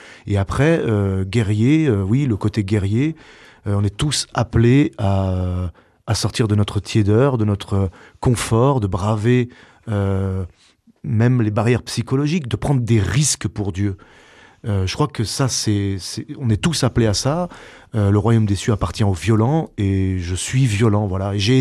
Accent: Cholet, Pays de la Loire, France; au couvent à Cholet. C'est ma ville natale. C'est là où j'ai grandi.

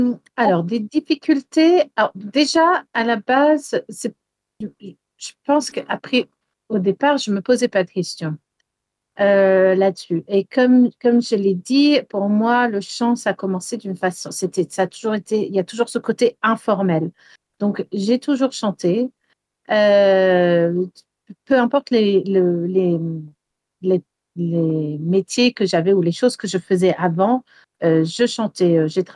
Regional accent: Wales, United Kingdom; first language English; French is a second language; je chante aussi en gallois. Donc, une langue que je maîtrise un petit peu moins bien. Mais j'ai été à l'école en gallois, j'ai quand même étudié le gallois jusqu'au bac.

